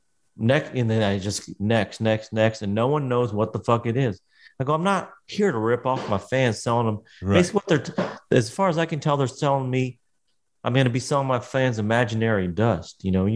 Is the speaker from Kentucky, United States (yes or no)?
yes; Kentucky, United States; Well, I grew up in Kentucky. You don't really have a choice.